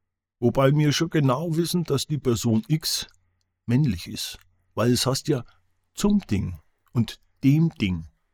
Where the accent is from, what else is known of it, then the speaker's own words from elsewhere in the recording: Bavaria, Germany; accent: Franconian; Ich hab's ja schon eingangs gesagt, dass unser fränkischer Dialekt da schon ganz fein unterscheidet